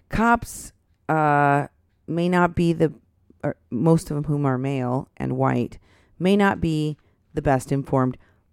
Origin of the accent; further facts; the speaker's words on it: Houston, Texas, United States; I'm appalled that this is going on in my home state.